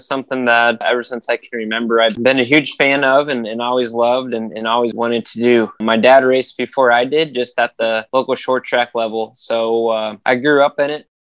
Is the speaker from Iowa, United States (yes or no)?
yes; Cedar Rapids, Iowa, United States; Yeah, I grew up in Cedar Rapids and I still go back there all the time. All my family and friends still live back there